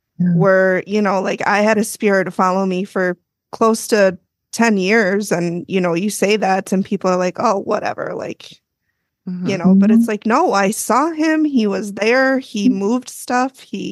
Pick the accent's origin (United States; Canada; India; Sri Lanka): United States; Minnesota; Plus, we're Minnesotan, so we apologize for everything.